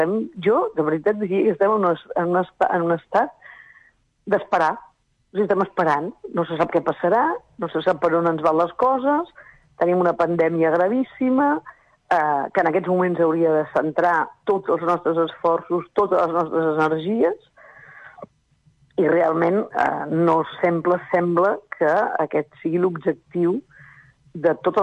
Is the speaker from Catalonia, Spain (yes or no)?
yes; Catalonia, Spain; jo sóc catalana i he viscut sempre a Catalunya.